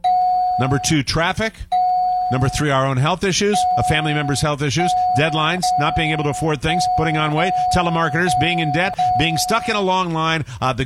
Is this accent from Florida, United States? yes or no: yes; Largo, Florida, United States; There's a 54-year-old guy from Largo, Florida, my home state.